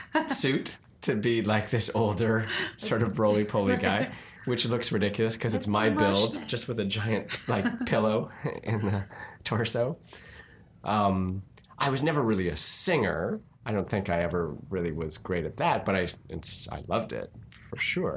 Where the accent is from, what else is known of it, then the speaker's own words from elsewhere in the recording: Canada; I'm from English Canada, which is very different.